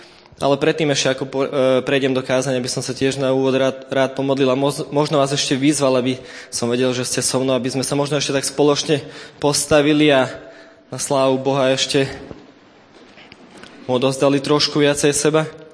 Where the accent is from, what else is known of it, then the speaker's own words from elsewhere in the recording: Nesvady, Nitra Region, Slovakia; also born or lived in abroad; sme z Nesvadoby dvaja s mojou manželkou a nejaký ten rok tu bývame, potom sme nebývali, potom sme žili v zahraničí a ja pochádzam z evangelického zboru odtiaľto z Nesvad, kde som vyrastal v podstate